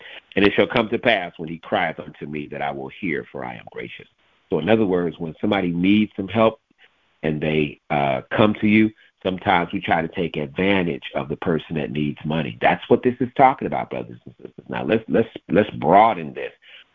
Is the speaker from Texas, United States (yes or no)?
no; St. Louis, Missouri, United States; I'm from St. Louis, Missouri, so I remember this one.